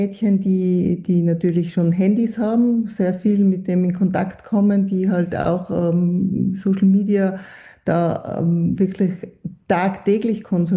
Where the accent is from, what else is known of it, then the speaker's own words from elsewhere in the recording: Tyrol, Austria; Ich komme aus Tirol